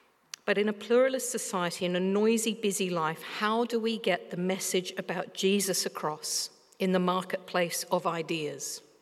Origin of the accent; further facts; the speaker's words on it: London, United Kingdom; I was born in London and I spent my early childhood in the absolute centre of London.